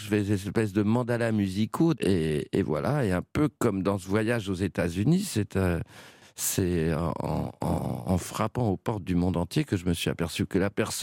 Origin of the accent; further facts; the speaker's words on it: France; Je suis français.